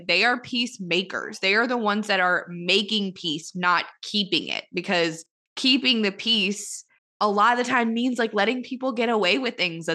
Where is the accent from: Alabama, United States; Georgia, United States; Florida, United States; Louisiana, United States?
Louisiana, United States; And so it's like, I'm from Louisiana, and one of our senators